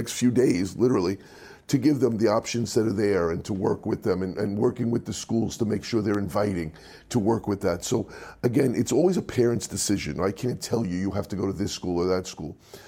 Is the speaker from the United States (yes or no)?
yes; Bronx, New York, United States; also born or lived in Valley Stream; like I grew up in the Bronx, you know, I was in the Bronx a little longer than you were. At that time, it was very Irish where I was, very Irish. And then we moved to Valley Stream.